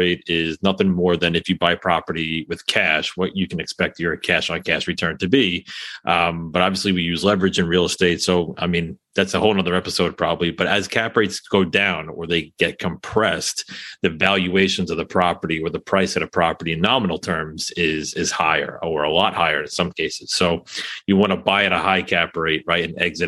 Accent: New York City, New York, United States; I'm going to admit it, right? I'm from New York City.

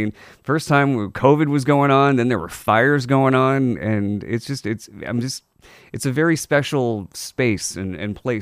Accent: Maine, United States; we used to have an Arctic Cat when I was growing up in Maine.

